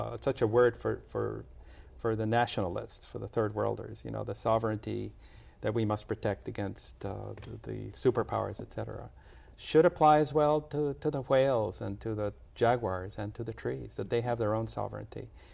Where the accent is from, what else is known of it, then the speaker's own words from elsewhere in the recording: Guatemala City, Guatemala Department, Guatemala; Well, I grew up in Guatemala City, and I can't live there anymore because of the urban problems.